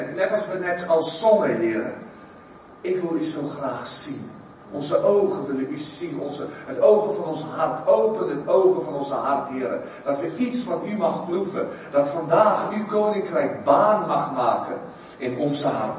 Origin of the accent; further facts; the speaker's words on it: South Africa; ik ben geboren in Zuid-Afrika van Nederlandse ouders. Mijn ouders zijn geëmigreerd in de 50er jaren naar Zuid-Afrika uit Nederland. Maar mijn vader en moeder hebben elkaar daar ontmoet. En al getrouwd en alle kinderen zijn daar geboren.